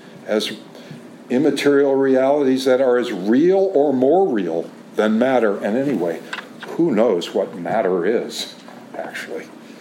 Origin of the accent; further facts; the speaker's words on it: California, United States; it may be that just because I'm from Silicon Valley, I have this sense of the machine